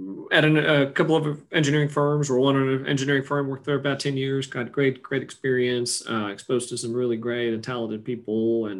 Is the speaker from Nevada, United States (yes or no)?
no; Oklahoma, United States; people still think I'm from Oklahoma, but I think I'm just kind of from somewhere up north or some other parts of the United States.